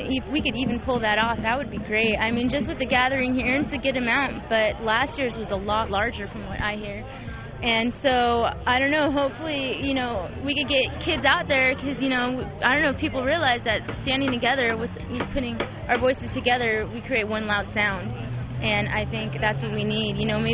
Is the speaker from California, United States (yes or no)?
yes; La Mesa, California, United States; I'm from La Mesa, California, and I go to Grossmont College.